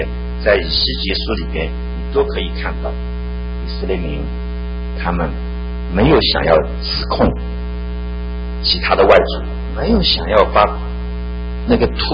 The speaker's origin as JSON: {"language": "Chinese", "country": "China", "said": "作为一个旅居海外的华人，以及我个人马上要回到中国去，我是地地道道的中国公民。"}